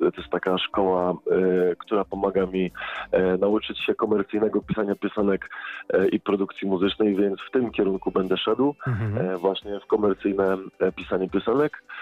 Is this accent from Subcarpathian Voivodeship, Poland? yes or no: no; Lublin, Lublin Voivodeship, Poland; born there; Tak, urodziłem się w Lublinie.